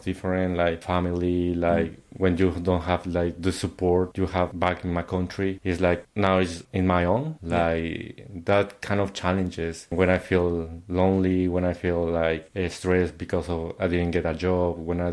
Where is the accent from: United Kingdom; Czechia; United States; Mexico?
Mexico; English is a second language; Because... despite like we're learning English in Mexico, like we don't have the practice to express ourselves very well.